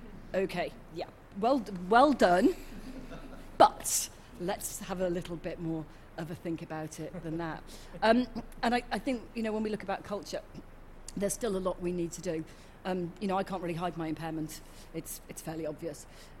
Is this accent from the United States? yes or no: no; Wales, United Kingdom; because I'm Welsh, so I talk really quickly.